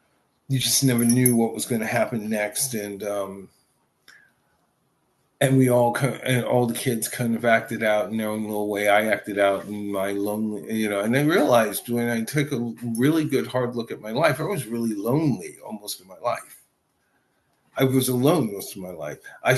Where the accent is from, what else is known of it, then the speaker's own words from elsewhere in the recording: Sacramento, California, United States; But to give you context, I grew up in Sacramento, California. I was born in 1962. Not that that matters, but it may matter to somebody. And I grew up with a family who moved from the South to California.